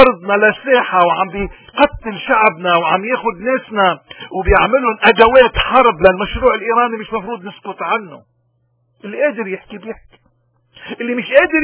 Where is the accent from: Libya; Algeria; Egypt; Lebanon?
Lebanon; أنتوا يا لبنانيين، نحن يا لبنانيين